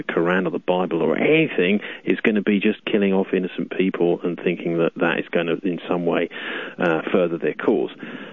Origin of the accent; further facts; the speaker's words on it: London, United Kingdom; I am a Londoner